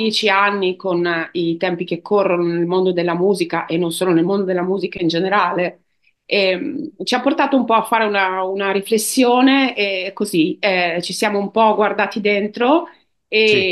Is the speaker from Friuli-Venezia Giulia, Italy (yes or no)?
yes; Friuli-Venezia Giulia, Italy; siamo italiani, siamo friulani, viviamo in una terra meravigliosa che è il Friuli, che è una terra di confine